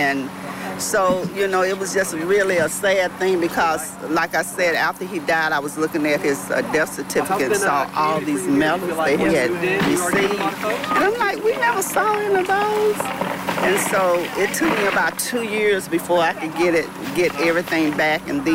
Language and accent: English; Texas, United States; which we were raised in East Texas in a small rural area